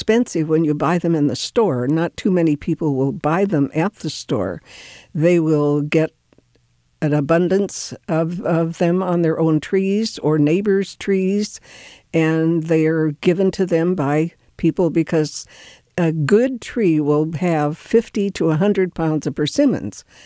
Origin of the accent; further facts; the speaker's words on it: North Dakota, United States; moved away; But when we moved here from North Dakota, we didn't have persimmon trees there. And so I've never seen one, never heard of them.